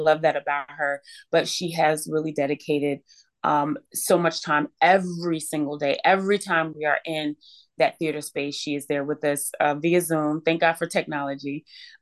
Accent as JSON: {"language": "English", "town": "Trenton", "region": "New Jersey", "country": "United States", "tie": "born or raised there", "also_born_or_lived": "California", "said": "Yeah, I'm from Trenton, New Jersey. I was born in California, but raised in New Jersey. New Jersey is home."}